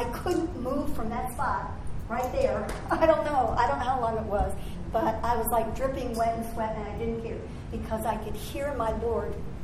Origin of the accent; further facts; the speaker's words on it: Orlando, Florida, United States; born there; I was born in Orlando